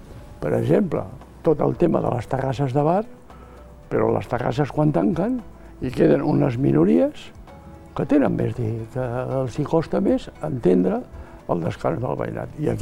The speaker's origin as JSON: {"language": "Catalan", "town": "L'Hospitalet de Llobregat", "region": "Catalonia", "country": "Spain", "tie": "born or raised there", "said": "jo soc veí de la Torrassa. Tota la vida he viscut a la Torrassa, tot."}